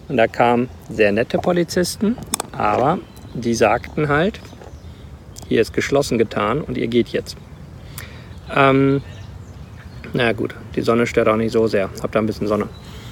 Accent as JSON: {"language": "German", "country": "Rwanda", "tie": "born or raised there", "said": "Ich bin ja in Ruanda aufgewachsen."}